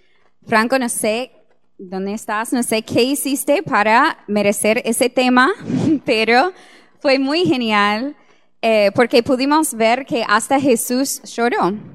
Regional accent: United States; Spanish is a second language; now in Uruguay; seguramente pueden notar un acento que no soy de acá, soy de Estados Unidos.

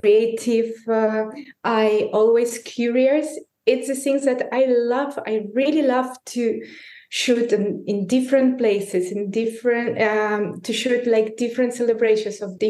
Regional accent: Belarus; English is a second language; moved away as an adult; now in Barcelona, Spain; So originally I'm from Belarus, but here, as you know, now I'm in Barcelona.

